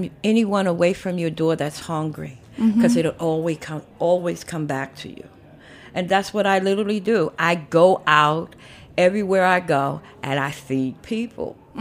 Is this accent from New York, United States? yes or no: yes; Harlem, New York, United States; I was born in Harlem Hospital 57 years ago. And my parents came from South Carolina.